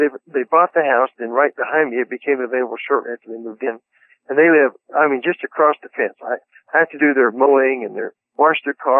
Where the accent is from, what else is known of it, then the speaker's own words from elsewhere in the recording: Cincinnati, Ohio, United States; born there; I was born in Cincinnati, Ohio, and started playing piano when I was about 5.